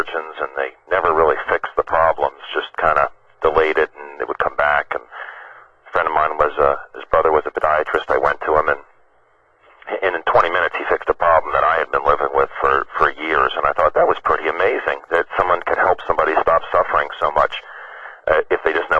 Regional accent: Maryland, United States; also born or lived in Chicago; as a child, I grew up in Maryland here. I lived here my whole life, except for when I went to podiatry school in Chicago for 4 years.

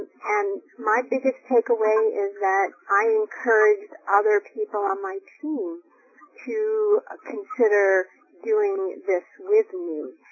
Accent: New Hampshire, United States; I'm from New Hampshire

